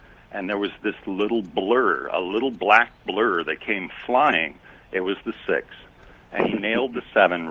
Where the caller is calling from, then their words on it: Cool, California, United States; from Cool, California.